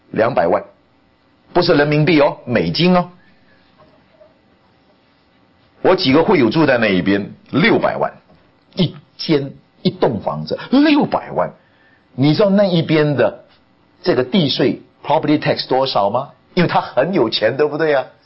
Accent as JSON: {"language": "Chinese", "country": "China", "also_born_or_lived": "Los Angeles", "lives_now": "Chapel Hill, United States", "said": "我们中国人说啊"}